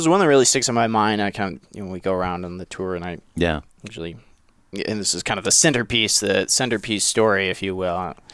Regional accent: Clearwater, Florida, United States; also born or lived in Seattle; So I was born in the Seattle area. Okay. I lived there until I was about 7 years old. And then we all moved to Clearwater, Florida.

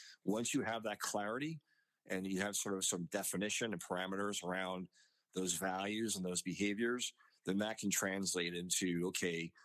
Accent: New Rochelle, New York, United States; I'm first-generation American. I have two younger sisters. Both my parents grew up in Europe. I was raised actually in New Rochelle and Larchmont, which are right outside of New York City.

